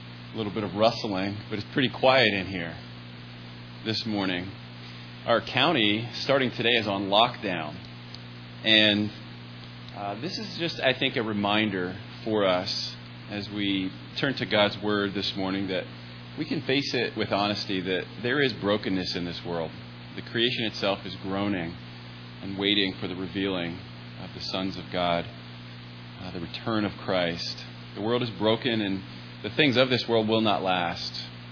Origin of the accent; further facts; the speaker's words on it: Waynesboro, Pennsylvania, United States; Growing up in my hometown, I would hear about this every once in a while, and the reason was that at that time in Waynesboro, Pennsylvania, there was not a hospital